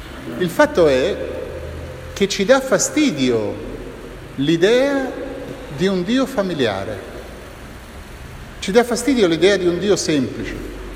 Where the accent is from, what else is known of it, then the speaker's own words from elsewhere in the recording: Rome, Lazio, Italy; Io sono di Roma, sono qui in vacanza.